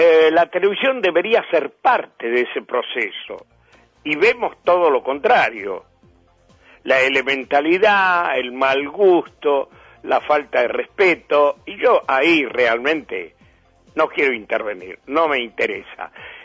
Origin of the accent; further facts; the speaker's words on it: Argentina; Yo me siento un actor argentino, no de Buenos Aires.